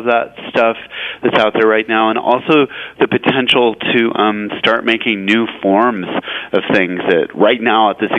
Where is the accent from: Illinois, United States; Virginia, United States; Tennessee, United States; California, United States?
California, United States; I'm originally from California